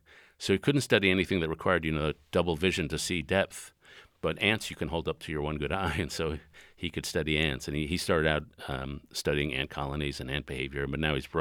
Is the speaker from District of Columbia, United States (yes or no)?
no; New York City, New York, United States; I grew up in New York City, and there's an understanding that you won't talk to your neighbors in the elevator or on the hallway